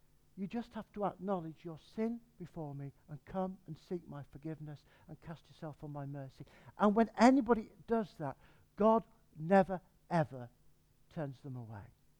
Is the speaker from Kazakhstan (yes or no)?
no; England, United Kingdom; Trouble is, we're so English, aren't we?